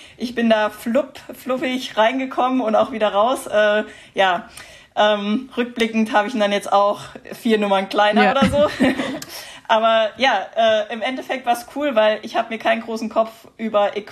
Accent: Heidelberg, Baden-Württemberg, Germany; Ich komme aus Heidelberg, also quasi Heimrennen

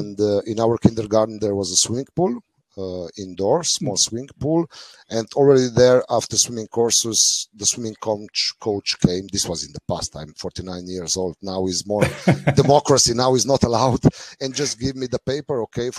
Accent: Kranj, Upper Carniola, Slovenia; English is a second language; Like you mentioned, I come from Kranj. Kranj is, let's say, capital of the north part of Slovenia.

